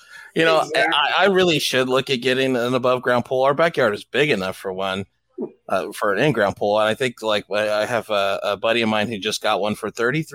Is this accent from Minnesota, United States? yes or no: no; California, United States; Because although I love my home state, it's beautiful.